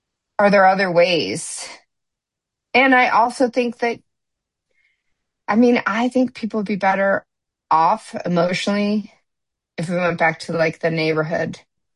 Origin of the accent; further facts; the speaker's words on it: Midwest, United States; I grew up in the Midwest, we lived in neighborhoods, and that's who you hung out with.